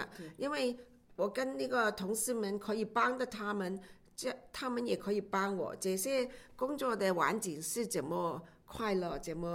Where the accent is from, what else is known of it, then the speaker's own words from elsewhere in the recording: Hong Kong; now in Canada; 当然我从香港来的时候对工会认识不多的